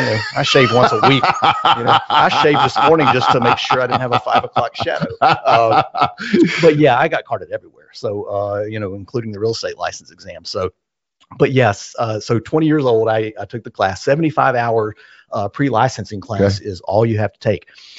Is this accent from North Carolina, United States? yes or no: yes; Asheville, North Carolina, United States; I grew up, born and raised in Asheville, North Carolina. I was going to the University of North Carolina, Asheville